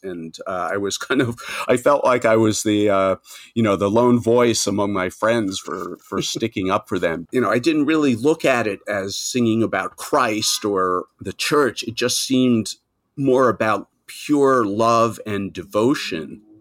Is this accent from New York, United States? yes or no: yes; New York, United States; born there; also born or lived in Manhattan; I was born outside of New York in Nassau County, the first ring of suburbs. But I've been living in Manhattan for 40 plus years now.